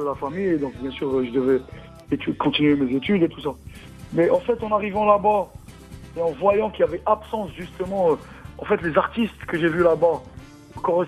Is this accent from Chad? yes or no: no; Algeria; accent: Algerian Arabic; first language Arabic; French is a second language; l'arabe donc c'est ma première langue et donc je comprends vraiment je comprends bien la langue mais en fait on va dire l'algérien parce que c'est de l'arabe quand même très mélangé